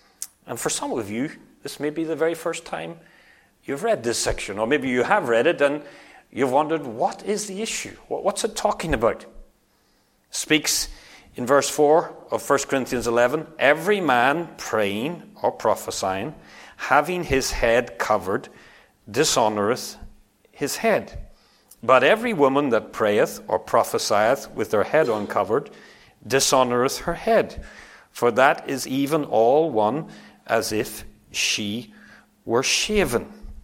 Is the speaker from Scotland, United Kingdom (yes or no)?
no; Northern Ireland, United Kingdom; the church that I grew up in Northern Ireland